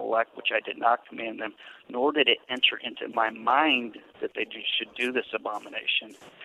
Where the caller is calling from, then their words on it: Bellevue, Nebraska, United States; Hi, Omaha, Bellevue, Nebraska.